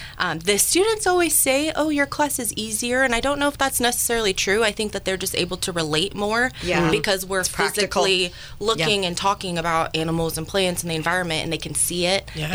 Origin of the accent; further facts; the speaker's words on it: Eagle Point, Oregon, United States; I'm from Southern Oregon, from Eagle Point. It's a little cattle town right outside of Medford.